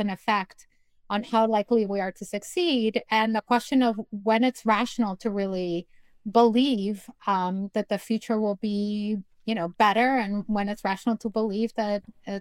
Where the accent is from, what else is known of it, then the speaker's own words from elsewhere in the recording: Peru; moved away as an adult; now in United States; So I'm both an immigrant. I grew up in Peru and the first person in my family to go to college. And I came to the States to go to college